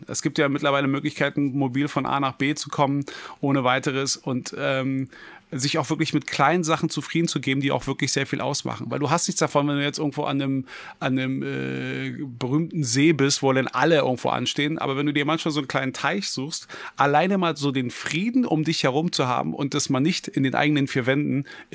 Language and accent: German; Berlin, Germany; born there; ich bin ja gebürtiger Berliner.